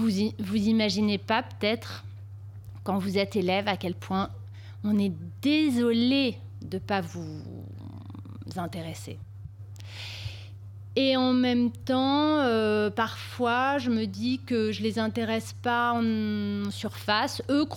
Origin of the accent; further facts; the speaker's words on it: Flayosc, Provence-Alpes-Côte d'Azur, France; j'ai décidé de revenir là où mon mari et moi, on a de la famille puisqu'on vient tous les deux d'ici. Moi j'étais de Flyosque.